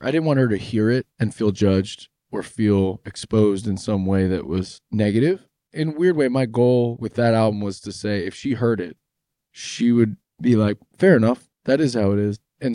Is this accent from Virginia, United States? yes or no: no; New Jersey, United States; we grew up together in New Jersey.